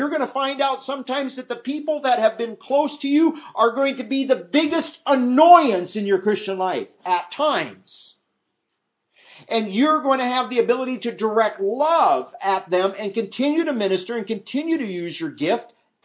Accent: Iowa, United States; It doesn't usually snow that much where I grew up in Iowa when it's 30 below.

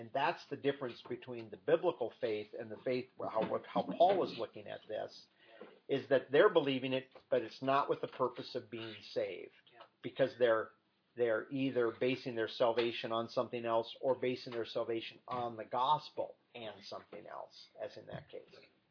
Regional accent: Midwest, United States; growing up in the Midwest, Catholicism, the way some of those people practiced Catholicism back then

